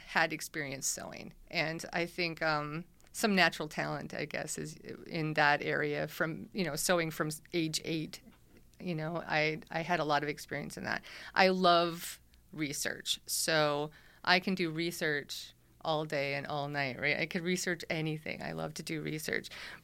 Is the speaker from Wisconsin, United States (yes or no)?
yes; Wisconsin, United States; I was raised in Midwest, or like the middle of Wisconsin, central Wisconsin